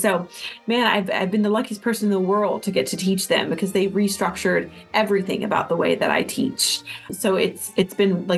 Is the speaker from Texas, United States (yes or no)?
yes; Texas, United States; No, I am born and raised in the Northern Texas area, actually.